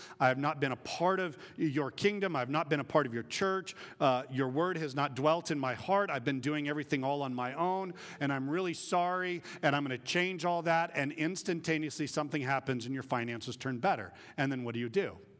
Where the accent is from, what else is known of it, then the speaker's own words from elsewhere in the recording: Vacaville, California, United States; You who live in Vacaville, that's my hometown. Do you know what Vacaville means? Cowtown.